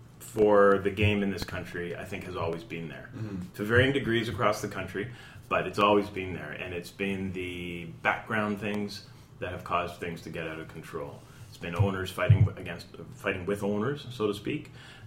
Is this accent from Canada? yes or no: yes; Canada; I'm born and raised in Canada.